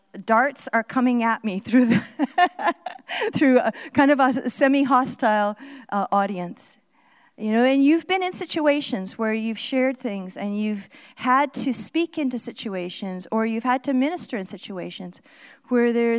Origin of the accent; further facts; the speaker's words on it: Canada; I can remember one time I was in Mexico City, and we were asked as a Canadian team of prayer leaders to speak to this huge auditorium of pastors.